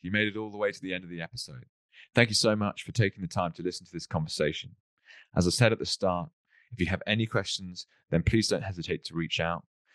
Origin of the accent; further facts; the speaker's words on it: England, United Kingdom; so my wife's Australian, I'm English.